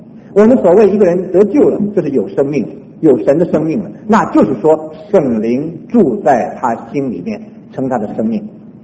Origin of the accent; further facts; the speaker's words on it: China; 这个道是我们中国人翻译的最好的